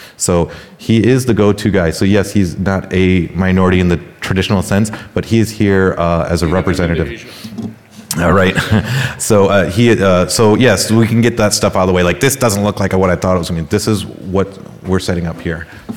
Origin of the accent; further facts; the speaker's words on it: California, United States; Well, it is, I'm from California. As of this year, I'm a minority in California